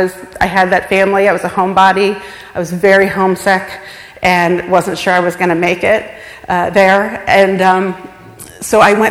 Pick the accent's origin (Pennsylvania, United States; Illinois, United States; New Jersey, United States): Pennsylvania, United States; Upper St. Clair; Okay, so going back, I grew up in Upper St. Clair with my parents and seven siblings, and that had a huge impact on me and my faith